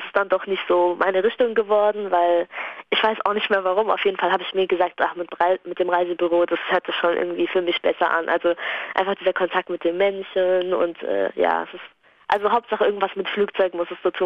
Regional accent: Lebanon; weil ich komme aus dem Libanon

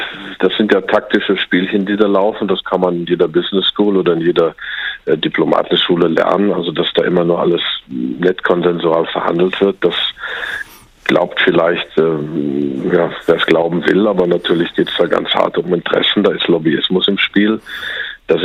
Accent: United States; German is a second language; Ich darf als Amerikaner zum Beispiel nicht in europäische Investmentfonds investieren

